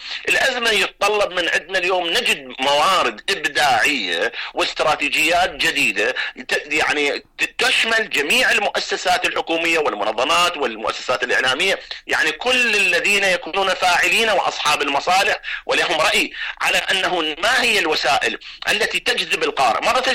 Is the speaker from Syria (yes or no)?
no; Iraq; مسابقة حدثت عندنا بالعراق